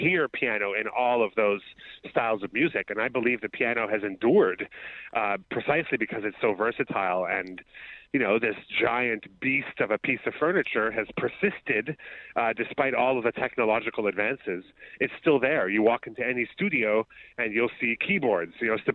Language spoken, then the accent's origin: English; Canada; So I think just being Canadian, having that sort of detachment and that sense of humor that we're known for